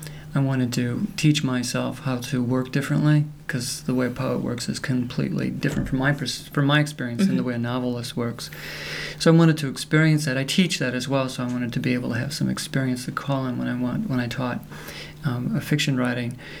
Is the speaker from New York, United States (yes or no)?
no; Cedar Rapids, Iowa, United States; also born or lived in Illinois / Indiana / Michigan; No, I'm actually from Cedar Rapids, Iowa.